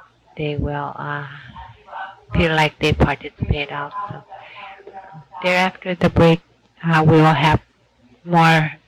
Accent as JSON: {"language": "English", "town": "Point Hope", "region": "Alaska", "country": "United States", "said": "I came as a participant from Point Hope. I am not an elder, but I am a member of the Inupiat Language Commission"}